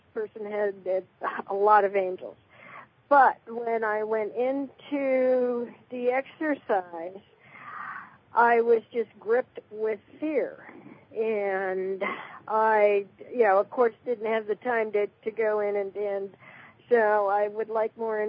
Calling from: San Diego, California, United States; San Diego.

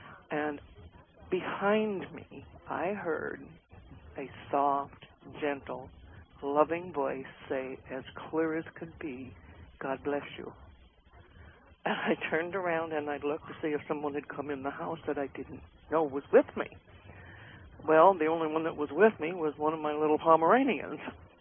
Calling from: Chehalis, Washington, United States; from Chehalis.

